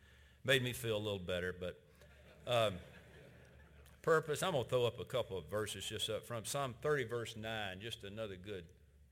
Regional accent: Chattanooga, Tennessee, United States; 1899, two guys from my hometown, Chattanooga, had this idea.

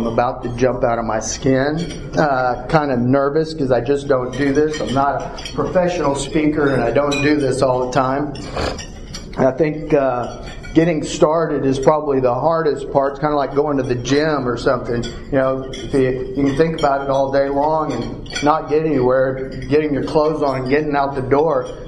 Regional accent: Mango, Florida, United States; I was born in Tampa, Florida, 1 week after my mother came from Cuba.

